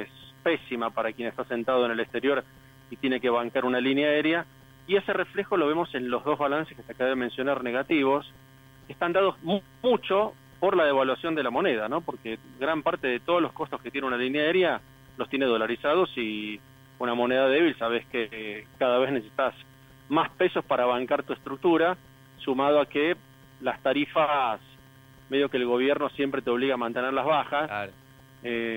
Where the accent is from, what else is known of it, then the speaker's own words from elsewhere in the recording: Argentina; Esa es la gran preocupación que nosotros como argentinos tenemos que tener en cuenta